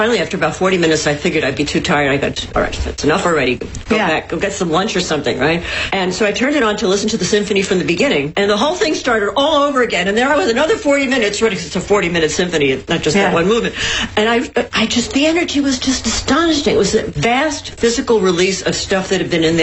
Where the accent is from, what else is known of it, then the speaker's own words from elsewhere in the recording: New York City, New York, United States; I'm from New York City. I'm used to concrete